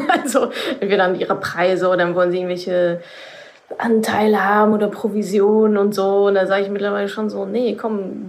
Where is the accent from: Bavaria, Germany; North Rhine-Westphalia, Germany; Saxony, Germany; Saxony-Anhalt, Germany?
North Rhine-Westphalia, Germany; Also ich komme ja aus dem Ruhrgebiet.